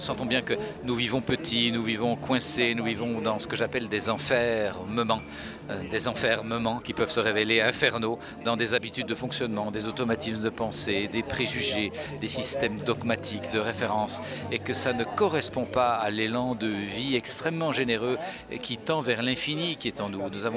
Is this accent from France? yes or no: no; Belgium; je suis belge